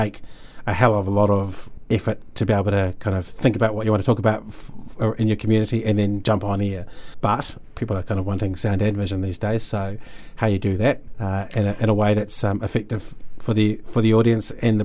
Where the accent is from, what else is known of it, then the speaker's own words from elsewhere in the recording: Christchurch, Canterbury, New Zealand; I was born and raised in Christchurch, but I wasn't here for the quakes.